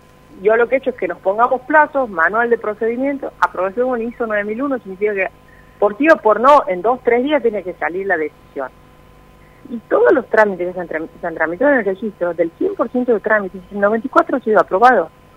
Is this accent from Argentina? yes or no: yes; Argentina; Como argentino